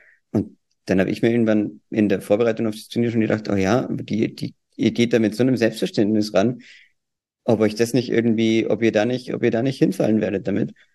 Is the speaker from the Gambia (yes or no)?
no; Austria; Bin ja auch Österreicher.